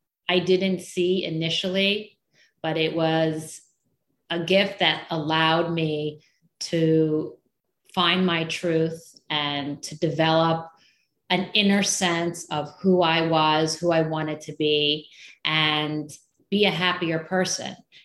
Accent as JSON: {"language": "English", "town": "New York City", "region": "New York", "country": "United States", "tie": "born or raised there", "moved": "as an adult", "lives_now": "Miami, United States", "said": "here to Miami from New York City. And it was definitely challenging to move to a new place after growing up in Manhattan and then moving to Miami."}